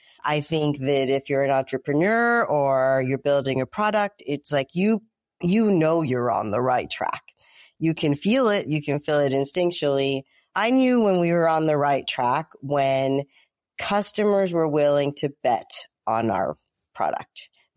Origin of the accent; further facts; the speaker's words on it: United States; It was also one of our first marquee customers in the United States, given I'm American